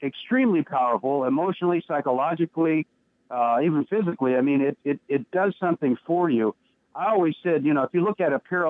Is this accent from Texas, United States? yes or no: yes; Dallas, Texas, United States; They went to Austin, Texas, and I grew up in Dallas.